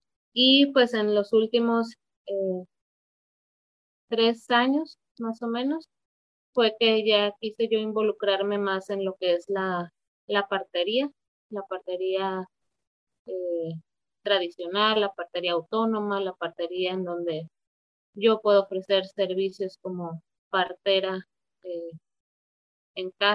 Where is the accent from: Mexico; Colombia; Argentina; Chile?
Mexico; Tlalmanalco, State of Mexico; Me crié en el Estado de México, en un pueblito que se llama Tlalmanalco. Está cerca de la ciudad.